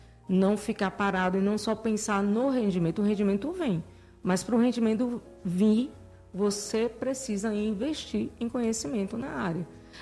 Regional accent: Itapetinga, Bahia, Brazil; eu sou de Itapetinga, gente, eu não sou de Vitória da Conquista. Vitória da Conquista me abraçou. Eu vim trabalhar aqui no Senac.

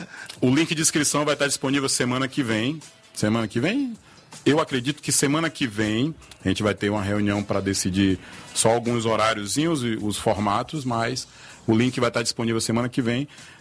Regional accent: Salvador, Bahia, Brazil; eu sou nascido e criado na Lapinha, nasci no Nanere

